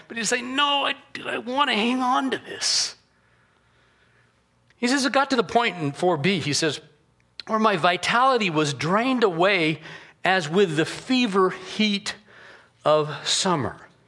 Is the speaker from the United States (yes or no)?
yes; Phoenix, Arizona, United States; Who cares? We're from Phoenix. We can handle it.